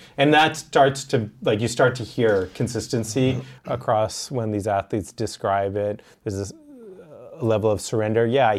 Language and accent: English; Boston, Massachusetts, United States; I grew up in Boston and loved the Celtics, hated Kobe and hated the Lakers.